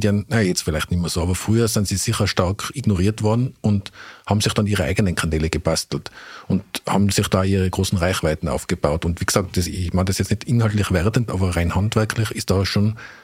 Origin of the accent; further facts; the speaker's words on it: Innsbruck, Tyrol, Austria; now in Vienna, Austria; das habe ich als Innsbrucker jetzt nie gern gehört, aber als Wiener traue ich mir das sagen